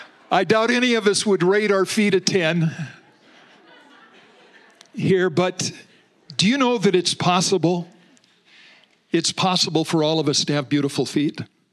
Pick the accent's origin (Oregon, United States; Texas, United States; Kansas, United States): Oregon, United States; Prospect; I was raised in Prospect, so this is my part of the state, this southern region.